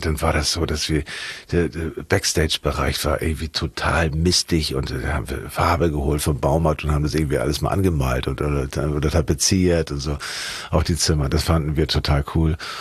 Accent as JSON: {"language": "German", "region": "Hamburg", "country": "Germany", "tie": "born or raised there", "said": "ich bin in Hamburg-Wandsbek zur Schule gegangen, aufs MCG, aufs Matthias-Claudius-Gymnasium."}